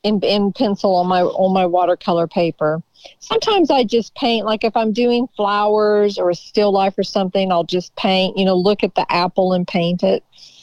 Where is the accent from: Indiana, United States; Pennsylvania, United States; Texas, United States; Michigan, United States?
Texas, United States; Kerrville; I don't know if it's the reason, but I was born cross-eyed, and I'm from Kerrville, Texas, a small town.